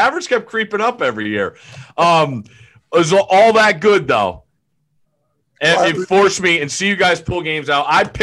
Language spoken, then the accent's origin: English; Connecticut, United States; Now, I grew up just outside New Haven.